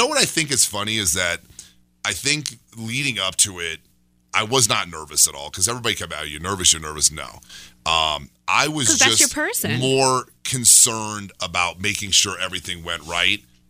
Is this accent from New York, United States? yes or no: no; Omaha, Nebraska, United States; now in Colorado, United States; That's where I went to school. And I moved from Nebraska to Colorado years and years ago, back when they had like buggies and horse and like lanterns.